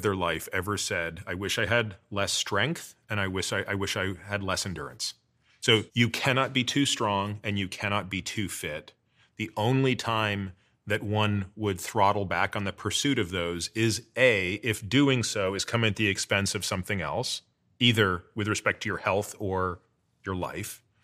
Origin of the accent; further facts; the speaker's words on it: Canada; because I grew up in Canada